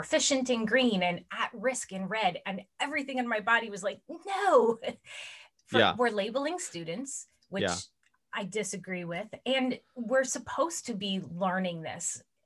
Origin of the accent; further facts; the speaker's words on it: Pennsylvania, United States; So I'm from Pennsylvania, and a number of years ago, we had social emotional learning standards.